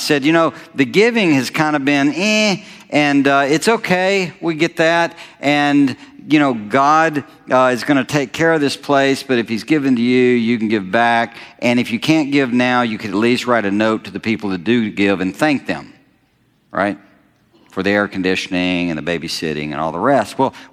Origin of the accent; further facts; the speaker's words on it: Alabama, United States; it dawned on me that where I grew up in Alabama, we guys told jokes